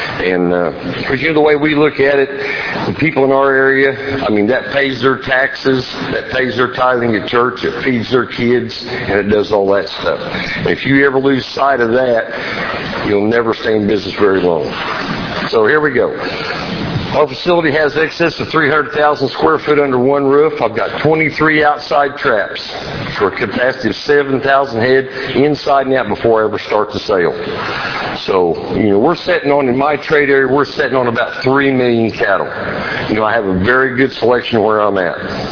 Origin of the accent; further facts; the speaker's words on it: Midwest, United States; I'm from the Midwest.